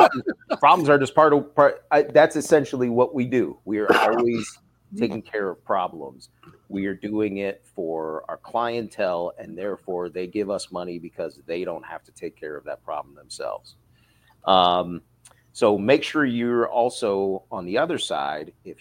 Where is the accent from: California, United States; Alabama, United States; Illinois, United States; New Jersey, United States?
Illinois, United States; Chicago; I'm from Chicago, love Chicago.